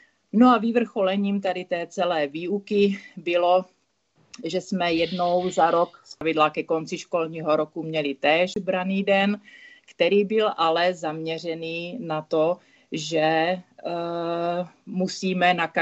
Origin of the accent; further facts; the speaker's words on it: Olomouc, Olomouc Region, Czechia; protože jsem vyrůstala v Olomouci, kde byla ruská posádka